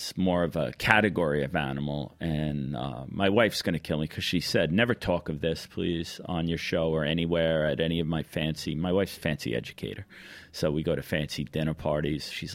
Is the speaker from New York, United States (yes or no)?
yes; New York, United States; I was going to be funny and say, hey, we're from New York.